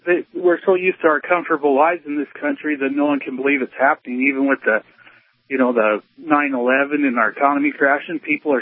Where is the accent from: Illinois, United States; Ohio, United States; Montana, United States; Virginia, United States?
Montana, United States; But I'm a new listener, first time caller from Montana. I've been listening to you a lot.